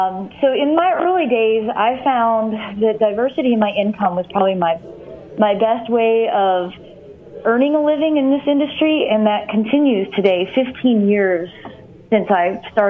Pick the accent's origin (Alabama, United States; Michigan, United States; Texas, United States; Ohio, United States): Michigan, United States; Monroe; Well, I grew up in Monroe, Michigan